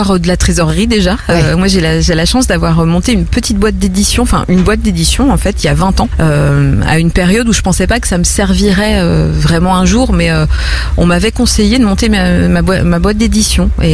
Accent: Nantes, Pays de la Loire, France; born there; En plus, moi, je suis née à Nantes, vraiment.

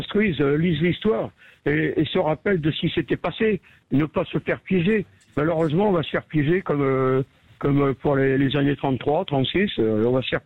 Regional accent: Auvergne-Rhône-Alpes, France; Moi, je suis auvergnat

